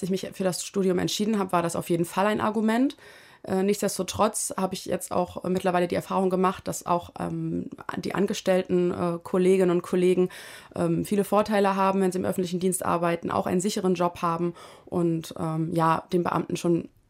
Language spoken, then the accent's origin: German; Mecklenburg-Vorpommern, Germany; habe mich dann versetzen lassen in meiner Heimat nach Mecklenburg-Vorpommern.